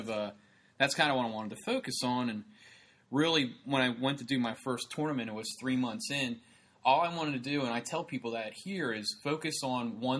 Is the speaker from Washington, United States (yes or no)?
no; Pennsylvania, United States; Because I'm from Pennsylvania, and I wrestled from kindergarten to third grade